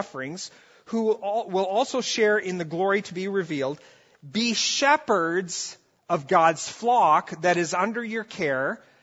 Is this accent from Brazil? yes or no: yes; Brazil; I grew up in Brazil, and in Portuguese, they have one word, pastor.